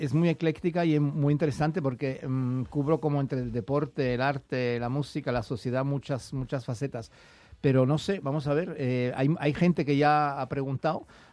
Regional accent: Andalusia, Spain; also born or lived in Switzerland / Austria; nosotros nos criamos en Andalucía, aunque nos echaron para que no vivamos las noches peligrosas de Marbella de la época de los 70, 80. donde nos mandaron a escuelas a Suiza y a Austria

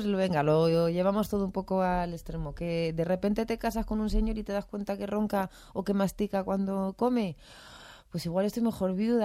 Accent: Asturias, Spain; now in Madrid, Spain; Soy asturiana, dije, mamá, quiero ser artista, terminé bachillerato y me vine a estudiar arte dramático.

